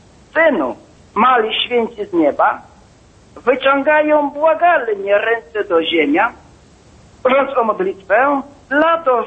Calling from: Wrocław, Lower Silesian Voivodeship, Poland; Jestem z Wrocławia, chociaż obecnie jestem w Centralnej Polsce.

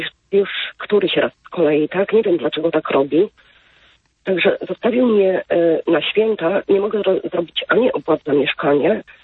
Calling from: Słupsk, Pomeranian Voivodeship, Poland; jestem ze Słupska i telefonuję

